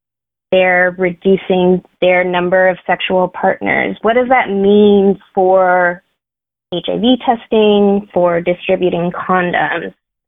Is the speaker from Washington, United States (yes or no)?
yes; Tacoma, Washington, United States; So I'm actually from Tacoma. I went to high school here. I was born at Tacoma General.